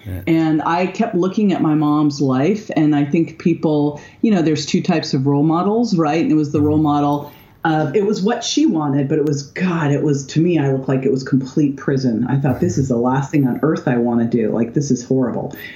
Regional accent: Berkeley, California, United States; I grew up in Berkeley. I went to acting school in San Francisco.

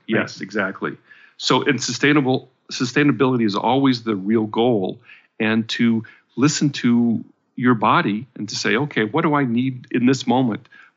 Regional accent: Minnesota, United States; Now, I grew up in Minnesota. There are times you cannot go out for a walk when it's 30 below.

